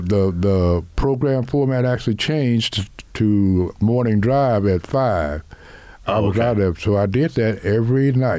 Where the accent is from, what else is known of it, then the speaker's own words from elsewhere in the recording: Wrightsville, Arkansas, United States; I'm a country boy. I'm from Wrightsville, Arkansas. I grew up there in the 50s.